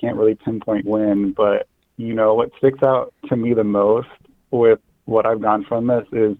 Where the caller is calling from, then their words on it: Indiana, United States; I'm calling from the, great state of Indiana.